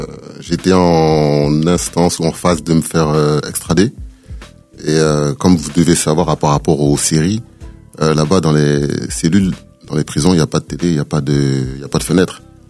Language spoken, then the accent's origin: French; Sarcelles, Île-de-France, France; quand j'étais à Sarcelles, parce que moi, je suis originaire de Sarcelles.